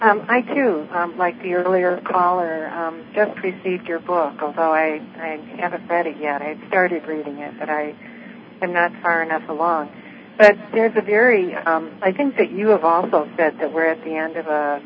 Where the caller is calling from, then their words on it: Arizona, United States; I'm calling from Arizona.